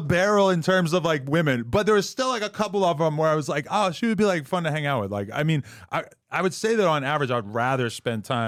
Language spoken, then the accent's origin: English; New Hampshire, United States; moved away as an adult; now in Los Angeles, United States; when I think about like growing up in New Hampshire, I mean, and granted, I only lived there until I was like 19 or 20